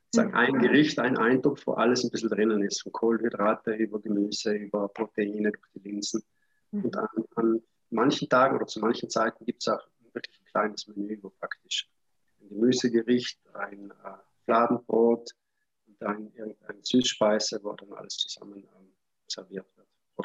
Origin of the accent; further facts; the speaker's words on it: India; Also wir sind Inder, auch Inder Ausland, also im westlichen Ausland